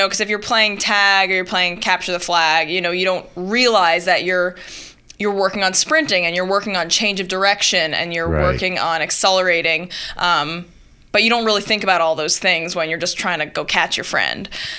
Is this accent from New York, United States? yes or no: yes; New Paltz, New York, United States; I grew up in New Paltz, Gardner, around the mountains. My dad moved here because of the rock climbing.